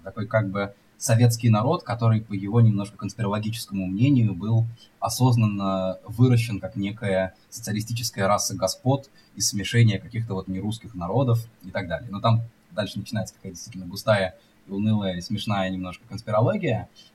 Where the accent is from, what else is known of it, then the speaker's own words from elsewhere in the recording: Moscow, Russia; born there; Я, кстати, вообще родился в Москве, как ни глупо, да, такой вроде бы регионалист-москвоборец. Вот, и хотя каких-то глубоких корней в Москве у меня нет, но туда съехались разные мои предки